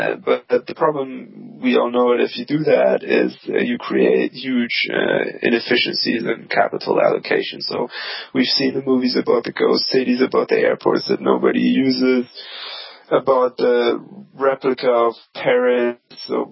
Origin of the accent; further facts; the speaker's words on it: Munich, Bavaria, Germany; now in New York, United States; I went to my hometown of Munich, Germany, which is too warm, but better than being in the freezing cold of New York City. But I'm based in New York